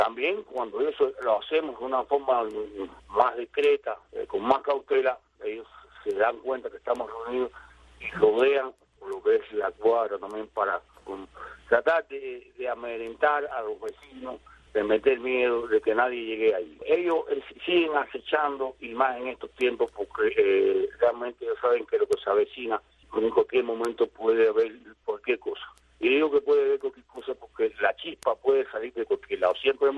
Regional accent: Cuba; soy cubano y vivo en Colón, la provincia de Matanzas

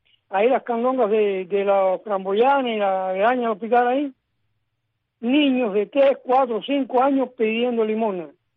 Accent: Cuba; Es una realidad que como cubano la sufro.

